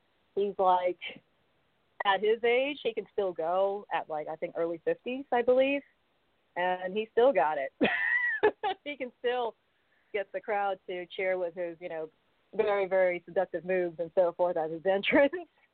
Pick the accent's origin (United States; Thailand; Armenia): Thailand; English is a second language; Thailand's my home country